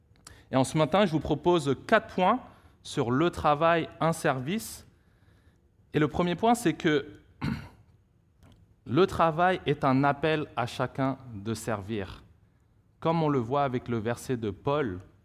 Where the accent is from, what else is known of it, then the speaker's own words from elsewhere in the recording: Paris, Île-de-France, France; born there; je suis français, je suis né à Paris, mais je suis aussi hongkongais par mes parents.